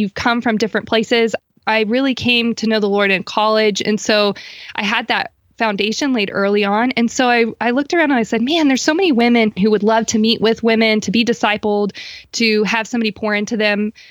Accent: Florida, United States; Well, I am from Florida. I like putting that out there because I love the beach. I'm not from the beach, but I love the sunny state of Florida.

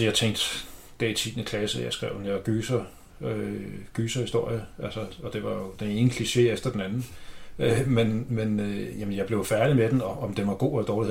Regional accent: Ringsted, Zealand, Denmark; Jeg kommer fra Ringsted

